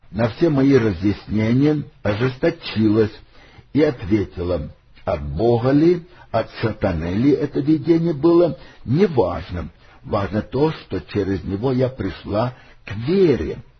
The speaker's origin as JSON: {"language": "Russian", "country": "Russia", "tie": "born or raised there", "said": "Поскольку я родился и вырос в России"}